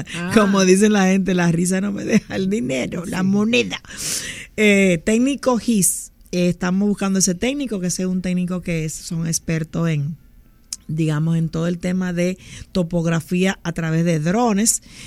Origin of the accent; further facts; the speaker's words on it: Santo Domingo, Distrito Nacional, Dominican Republic; born there; mi mamá que vino a la capital a darme a luz. Y la gente jura que yo soy de Sabana Iglesia